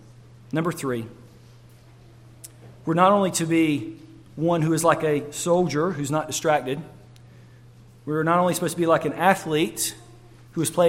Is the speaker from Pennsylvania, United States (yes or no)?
no; North Carolina, United States; accent: North Carolina; I didn't. I grew up in North Carolina. Most of you know that from my accent. And I grew up with fields all around me.